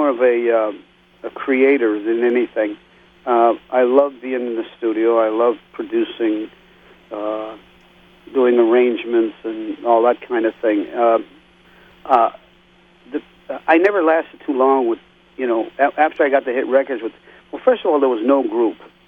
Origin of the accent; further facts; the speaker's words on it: Pennsylvania, United States; born there; Well, I was born in Pennsylvania, near the Pocono Mountains